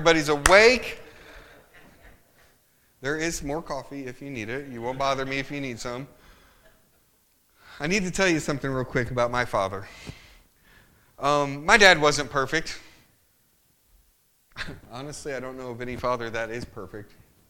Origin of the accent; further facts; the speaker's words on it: Illinois, United States; it was winter because I'm from Illinois, and it probably snowed about 2 feet that night.